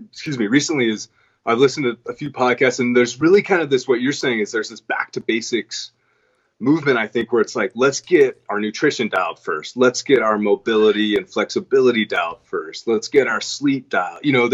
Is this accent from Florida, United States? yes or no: no; California, United States; I played ice hockey, which is kind of strange because I grew up in California, but I was so upset.